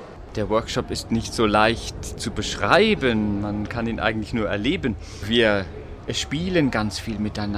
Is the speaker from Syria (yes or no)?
no; Germany; ich bin aus Deutschland